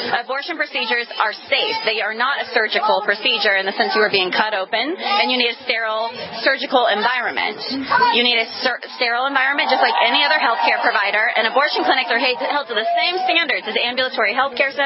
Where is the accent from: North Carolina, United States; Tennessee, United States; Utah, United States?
North Carolina, United States; I'm from North Carolina. I live in the South.